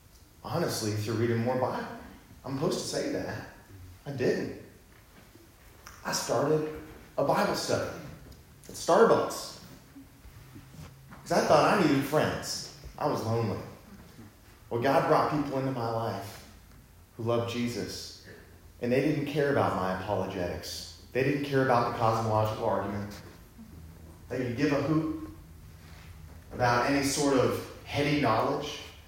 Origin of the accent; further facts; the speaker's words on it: Texas, United States; I'm bringing it from Texas this morning.